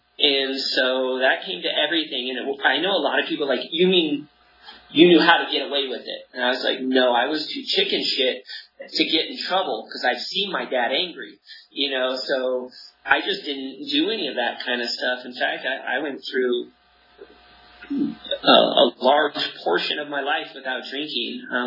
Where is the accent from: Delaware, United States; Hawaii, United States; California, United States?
California, United States; Mammoth Lakes; I'm from Mammoth on the other side of the Sierras over there. It's a town of like 3,000 people, one high school. My graduating class was 72.